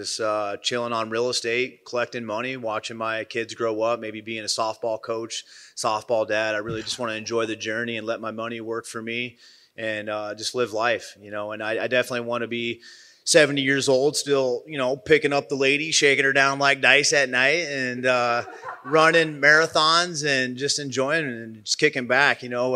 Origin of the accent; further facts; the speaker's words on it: Midwest, United States; No, I love the fish. I'm from the Midwest, man.